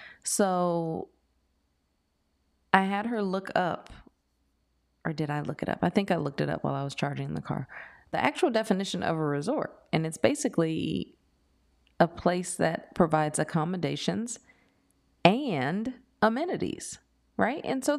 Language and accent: English; Oakland, California, United States; I am from Oakland, California.